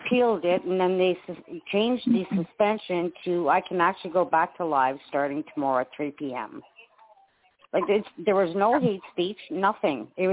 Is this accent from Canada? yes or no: yes; Ottawa, Ontario, Canada; Like, I'm from Ottawa, and... I can't fathom what he's done to our city.